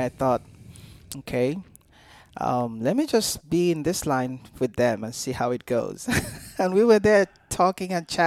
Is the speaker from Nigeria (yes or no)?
yes; Nigeria; I'm originally from Nigeria. So in Nigeria, where I come from